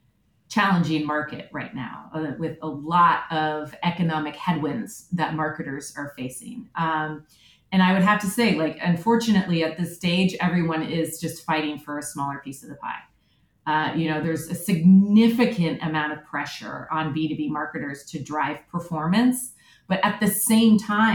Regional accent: California, United States; moved away as an adult; also born or lived in Charlottesville, United States / Australia; that there was a real power in creativity and design and communications that was lacking while I was growing up in the Silicon Valley.

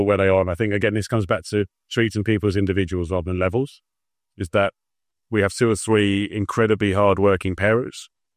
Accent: Wembley, London, United Kingdom; I'm mixed race. I grew up in Wembley.

